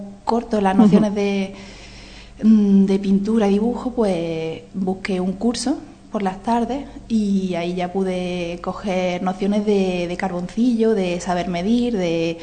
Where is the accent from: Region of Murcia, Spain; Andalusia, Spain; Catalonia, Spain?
Andalusia, Spain; Granada; also born or lived in Germany; now in Priego de Córdoba, Spain; yo nací en Alemania, pero con un año me vine para aquí. Y en Granada pues he pasado mi juventud. Y por temas de trabajo ya llevo viviendo en Priego desde 2013.